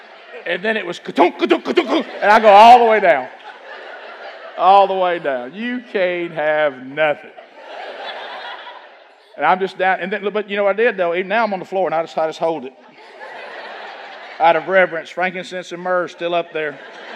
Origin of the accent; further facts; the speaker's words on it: Oxford, Alabama, United States; You know, we came from Oxford. You know, everybody know about Oxford? Alabama?